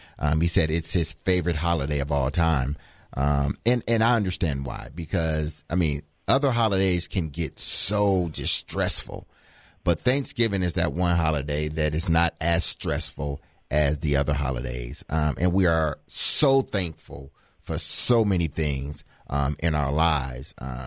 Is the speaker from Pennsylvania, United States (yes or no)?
no; Detroit, Michigan, United States; growing up in Detroit, that was the one day that it was almost an automatic win for the Lions.